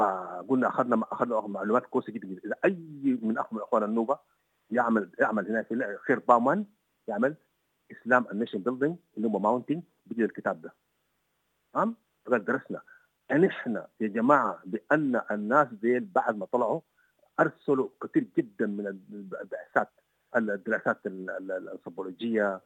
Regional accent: Sudan; إذا نحن ما زلنا الاستعمار الثقافي موجود عندنا في السودان لغاية الآن.

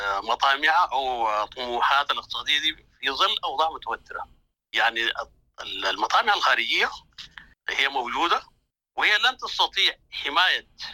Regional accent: Sudan; يبقى المسألة فلتت من يدنا نحن كسودانيين وأصبحت في يد الآخرين.

